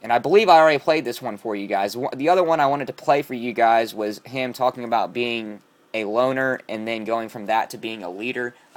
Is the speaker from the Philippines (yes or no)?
no; New Orleans, Louisiana, United States; New Orleans is my hometown.